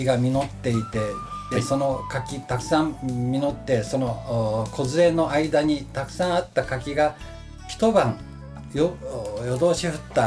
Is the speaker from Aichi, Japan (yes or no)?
no; Tokyo, Japan; 私はもともと東京生まれ東京育ちで、大学も東京都で、就職したのも東京で